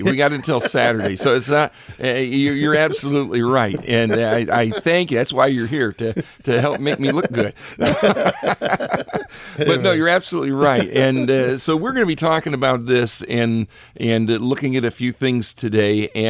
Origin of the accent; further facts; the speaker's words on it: Richfield, United States; I worked the elections there in my hometown, Richfield, and it was a long day.